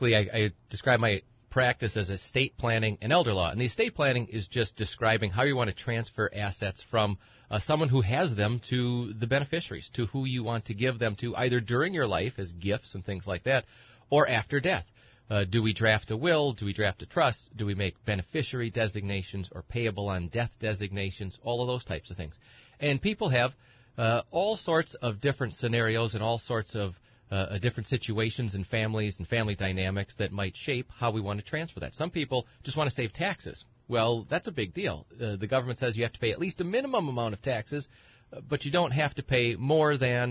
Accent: Edgar, Wisconsin, United States; I'm from Edgar. Everybody knows, or a lot of people know. I'm from the area. I went to Madison for my undergrad degree and went to University of Minnesota for my law degree. Wanted to see if I liked the metro area, and then wanted to come back here.

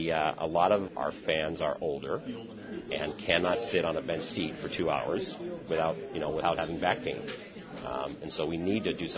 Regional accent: La Crosse, Wisconsin, United States; also born or lived in Oregon / California; I grew up in La Crosse area. Graduated from UWL in 1981. Went off to Oregon and then California, and spent 30 years in California. And I just moved back to Wisconsin in last summer.

